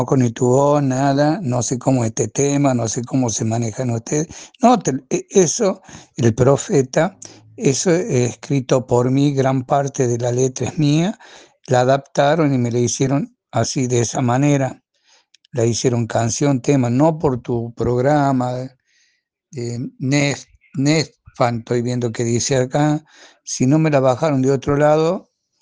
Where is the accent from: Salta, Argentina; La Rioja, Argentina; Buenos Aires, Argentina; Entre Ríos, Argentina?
La Rioja, Argentina; y yo soy de La Rioja